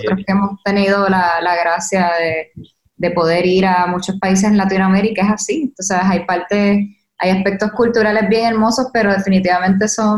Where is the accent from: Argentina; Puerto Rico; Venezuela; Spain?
Puerto Rico; Sabes que Puerto Rico es tan hermoso, pues también lo queríamos poner